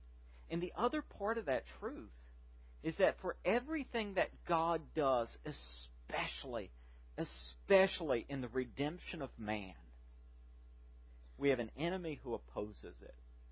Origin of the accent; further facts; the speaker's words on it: Southern United States, United States; And I got to tell you, as a Southerner, this is what Christmas is all about, folks.